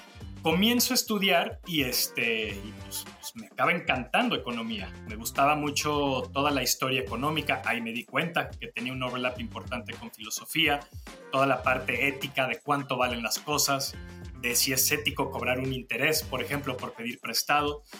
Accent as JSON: {"language": "Spanish", "region": "Mexico City", "country": "Mexico", "tie": "born there", "also_born_or_lived": "Monclova, Mexico / United States", "said": "Personalmente, nací en el DF, luego viví en Monclova, Coahuila, algunos años. Mi papá trabajaba en el norte. Hice la preparatoria en Estados Unidos, que fue una experiencia increíble. Me regresé a estudiar en México."}